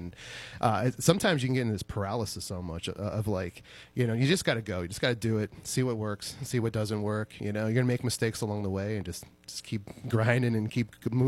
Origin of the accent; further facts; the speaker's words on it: Harborcreek, Pennsylvania, United States; It's my hometown, Harbor Creek, our colors were orange and black